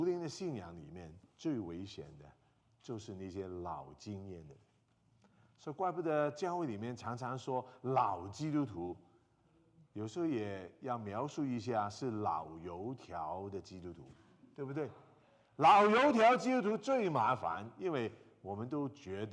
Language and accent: Chinese; Hong Kong; moved away as an adult; also born or lived in Saskatoon; 我是从香港土生土长，什么叫下雪从来都没有见过